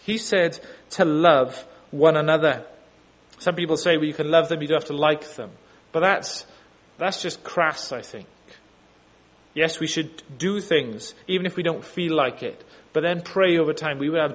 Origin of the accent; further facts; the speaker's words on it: Wales, United Kingdom; Not because I'm Welsh, or not because I'm not very good, but just mainly because I'm a Christian.